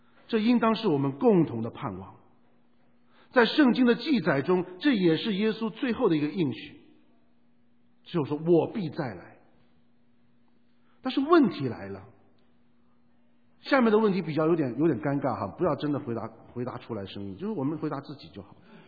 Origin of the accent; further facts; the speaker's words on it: Guangdong, China; 像我们广东长大说啊，如果有一个热腾腾的这个馄饨面啊，那就是太棒了。